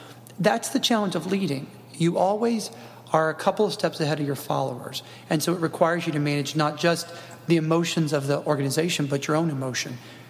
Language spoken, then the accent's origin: English; Jackson, Mississippi, United States; She started as a teacher at a prep school in my hometown of Jackson, Mississippi